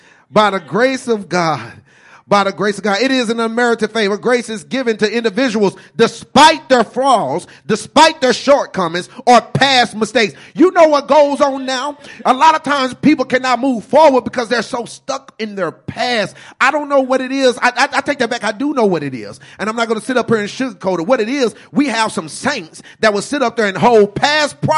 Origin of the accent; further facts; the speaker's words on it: Dallas, Texas, United States; I'm a country boy. I grew up in Dallas, but my family's from Malakoff, Texas.